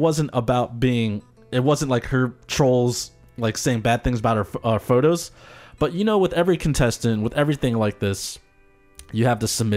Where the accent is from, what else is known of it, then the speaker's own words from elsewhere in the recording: New Jersey, United States; I'm a girl from Jersey. What's up, Jersey? I've been dancing for 16 years.